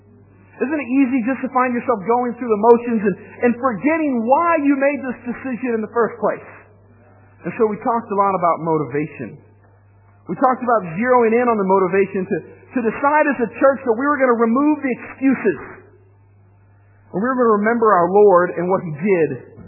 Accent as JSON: {"language": "English", "region": "Washington", "country": "United States", "tie": "born or raised there", "said": "I grew up in Washington State, which is on the west coast of the United States. And we lived in this really small town I grew up"}